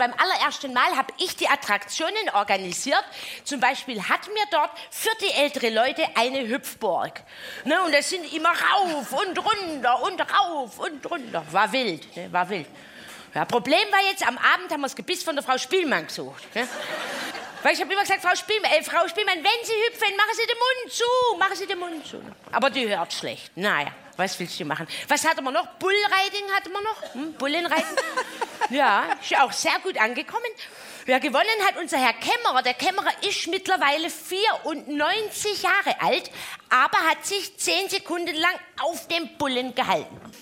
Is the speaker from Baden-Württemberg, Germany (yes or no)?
yes; Pleidelsheim, Baden-Württemberg, Germany; Ich weiß nicht, ob mich jemand kennt. Ich komme aus Pfleidelsheim, ein kleiner Ort in der Nähe von Ingersheim.